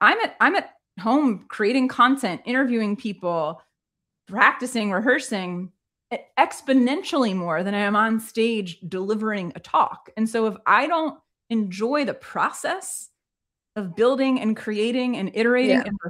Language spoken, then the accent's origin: English; Baltimore, Maryland, United States; and I'm born and raised in Baltimore, a lifelong Orioles fan.